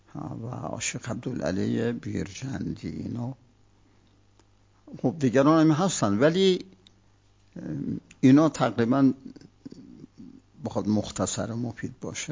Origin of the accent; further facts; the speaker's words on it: South Khorasan, Iran; چون ما ایرانیم، ایران انقلابی،